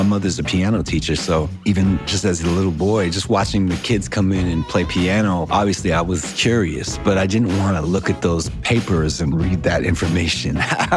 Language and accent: English; Pasadena, California, United States; I'm from Pasadena.